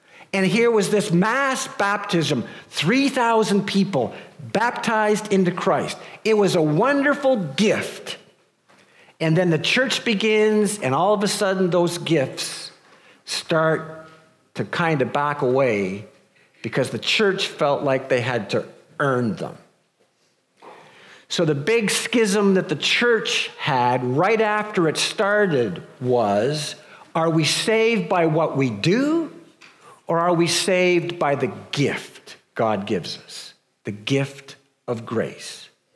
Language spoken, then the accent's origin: English; Canada; I don't know if it's because we're just Canadian or what